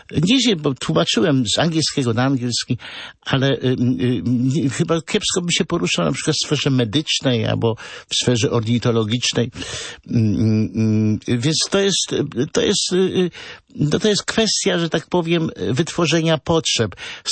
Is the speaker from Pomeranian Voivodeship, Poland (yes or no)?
yes; Pomeranian Voivodeship, Poland; Ja jestem z Pomorza i tutaj była Laubrzega, Hebel, Raszpel.